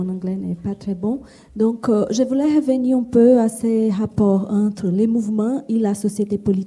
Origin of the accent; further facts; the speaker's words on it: Brazil; French is a second language; parce qu'au Brésil, après 2013, on pensait, je suis brésilienne